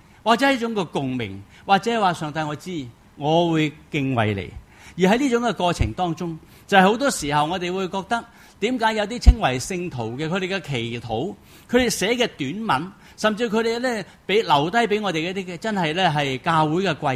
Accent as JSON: {"language": "Cantonese", "country": "China", "said": "或者我哋中国人讲嘅修为咯"}